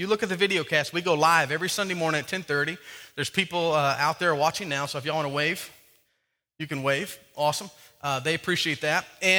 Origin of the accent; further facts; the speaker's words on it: Farmville, Virginia, United States; So it's kind of like I grew up in Farmville, Virginia, and there's a Farmville on Facebook.